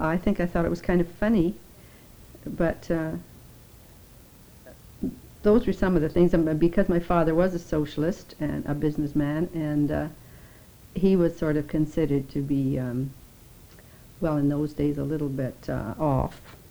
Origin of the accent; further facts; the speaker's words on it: Wynyard, Saskatchewan, Canada; born there; now, and I was born in Wynyard, Saskatchewan in 1913.